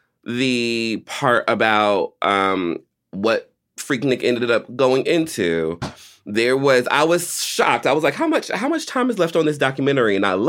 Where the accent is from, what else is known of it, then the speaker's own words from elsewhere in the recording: Marietta, Georgia, United States; also born or lived in Atlanta; I'm from Georgia and I grew up a little bit in Atlanta, so don't get me started. So I was Marietta and then Atlanta when I got into my teens.